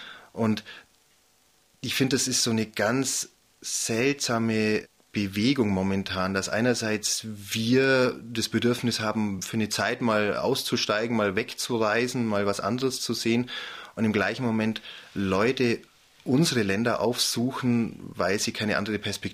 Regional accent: Germany; als Deutscher kommt man ja nahezu in jedes Land rein, darf einreisen, hat selten mal eine Grenze, die nicht zu überwinden ist.

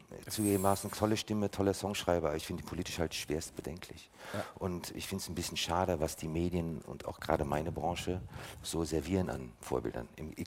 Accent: United States; Ja gut, ist ja nicht überall in den USA sonnig. Also es gibt Bundesstaaten, da wo ich aufgewachsen bin, ist der Winter sehr viel schlimmer als hier.

